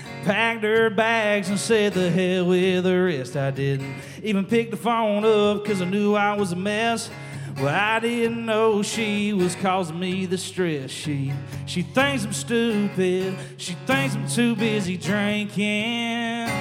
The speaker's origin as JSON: {"language": "English", "town": "Baxley", "region": "Georgia", "country": "United States", "said": "I'm from Baxley, Georgia."}